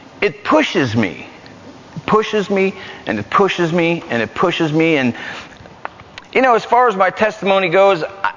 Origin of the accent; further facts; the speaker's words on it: New York, United States; I'm from the South, as you can no doubt tell by my accent. Right. Deep, deep South, like Bronx, Brooklyn, New York, kind of real South.